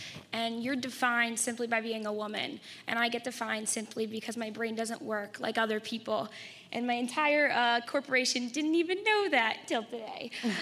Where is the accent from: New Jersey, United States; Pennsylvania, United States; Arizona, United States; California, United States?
Pennsylvania, United States; I am from Boothland, Pennsylvania.